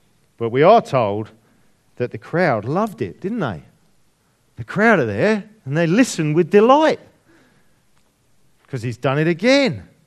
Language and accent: English; United Kingdom; now in Australia; ingredient of Britishness to always side with the underdog, usually because we are the underdog. Oh no, I'm Australian now, sorry. Oh no, I'm dual.